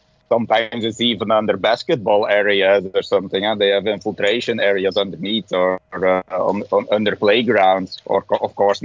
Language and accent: English; Belgium; I'm from Belgium